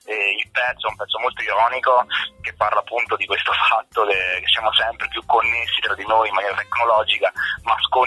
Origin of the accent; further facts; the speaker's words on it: Rome, Lazio, Italy; now in Turin, Italy; semplicemente io sono romano, vivo a Torino, ecco